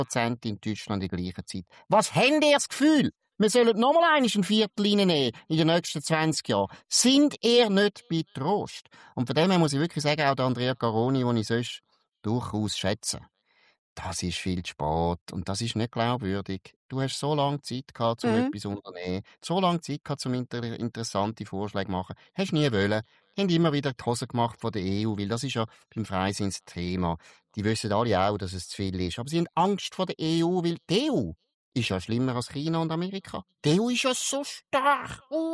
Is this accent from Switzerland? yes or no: yes; Switzerland; als Stimmbürger, als Schweizer